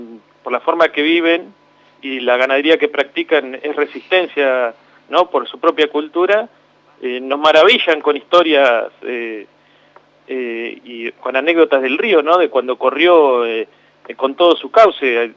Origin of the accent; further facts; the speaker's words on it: Buenos Aires, Argentina; yo soy de provincia de Buenos Aires